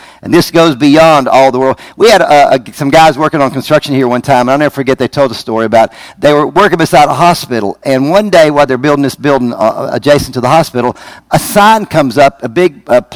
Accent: Virginia, United States; I came from Virginia. In Virginia, men always open the door for women. I mean, you just always did that. And I remember when I first moved here

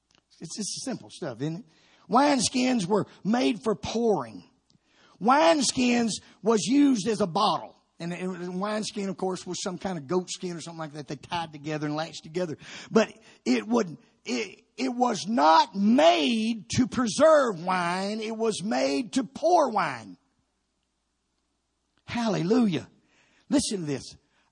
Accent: Georgia, United States; See, I'm a third generation Pentecostal. I grew up in Georgia

